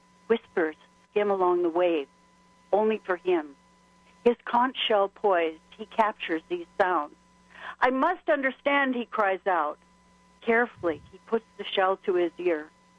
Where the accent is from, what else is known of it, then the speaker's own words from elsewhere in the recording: United States; It's a very different world than I've ever been in, having cherished freedom all my life, being an American.